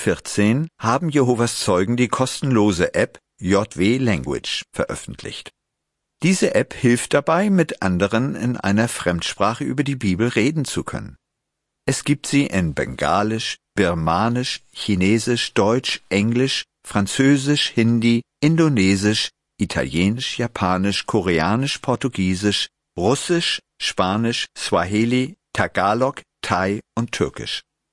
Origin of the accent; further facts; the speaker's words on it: Madagascar; first language Malagasy; German is a second language; was ich in Erwachet, in meiner Muttersprache Malagasy, gelesen habe